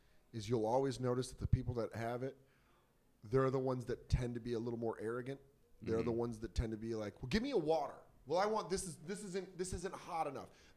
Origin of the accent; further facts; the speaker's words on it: Aurora, Colorado, United States; I'm from Denver and San Francisco. Like, my dad lived in San Francisco. My mom lived in Denver. I was raised in Denver. Aurora, okay. Specifically. A-Town.